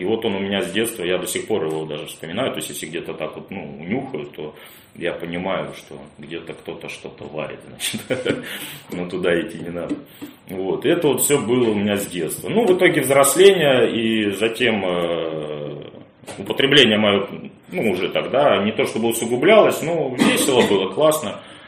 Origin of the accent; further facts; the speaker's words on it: Saint Petersburg, Russia; я вырос на Васильевском острове, 14-я линия, и вот дом, там, этот колодец, то есть я там, ну, воспитан двором.